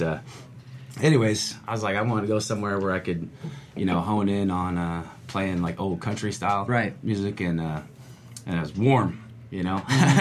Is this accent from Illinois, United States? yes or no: yes; Carrollton, Illinois, United States; I grew up in Carrollton, Illinois, which is an hour due north of St. Louis